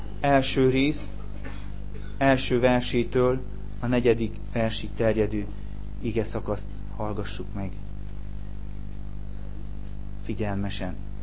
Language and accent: Hungarian; Barót, Covasna, Romania; az életem első 6 évét itt töltöttem, utána aztán elkerültünk Barótra